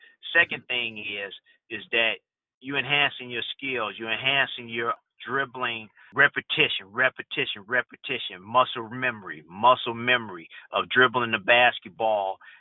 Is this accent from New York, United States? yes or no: no; Chicago, Illinois, United States; I'm from Chicago, and we had a lot of snow back in the 70s, early 80s